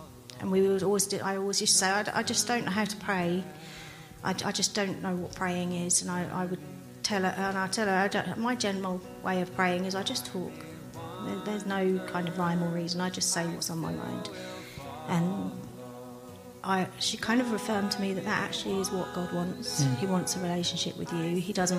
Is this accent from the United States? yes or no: no; Crawley, South East England, United Kingdom; Well, growing up, I grew up in Crawley, and my mum always had a faith, a very private faith, although non-practicing.